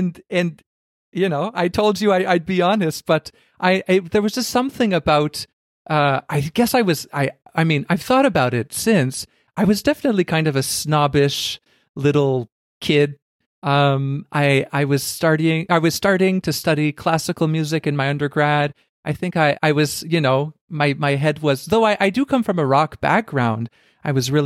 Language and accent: English; Canada; even though I'm Canadian, like you, like, and it seems like it's in our blood